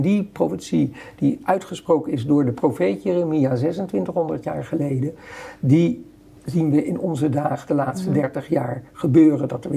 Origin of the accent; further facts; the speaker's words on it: Netherlands; Het enige voor wie het erg is, het is erg voor ons als Nederlander.